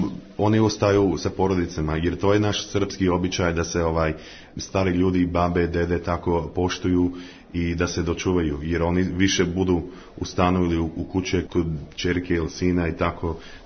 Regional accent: Australia; also born or lived in Pirot, Serbia; dolazim iz Australije, ali iz Pirota isto.

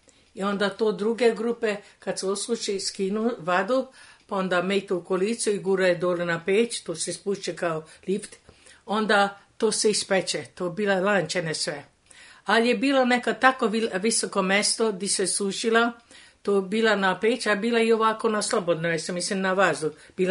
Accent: Kikinda, Vojvodina, Serbia; U Kikindu. Išla sam u školu osnovnu u Feškvaru, Kikindu, dva osnovna razreda.

